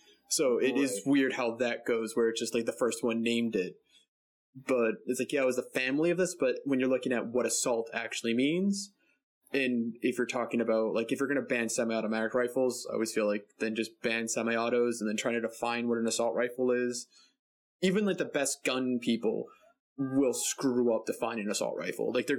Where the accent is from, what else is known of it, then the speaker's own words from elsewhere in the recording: Boston, Massachusetts, United States; I'm from Boston. Like, are there hunters there?